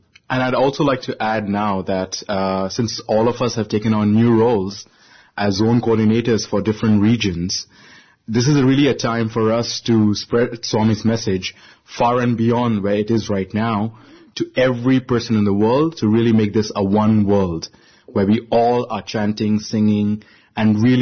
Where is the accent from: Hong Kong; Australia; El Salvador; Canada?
Hong Kong; from Hong Kong